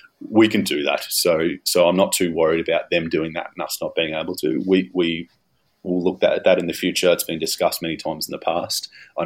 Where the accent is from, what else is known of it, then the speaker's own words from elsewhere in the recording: Australia; because I'm an Australian investor myself.